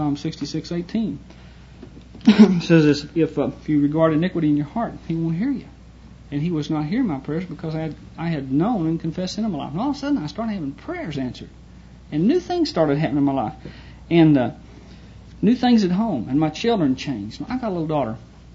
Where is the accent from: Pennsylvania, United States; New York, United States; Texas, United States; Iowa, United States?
Texas, United States; Phillips; My sister, over in my hometown, Phillips, Texas, we started talking about, you know, we'd always loved each other and cared for each other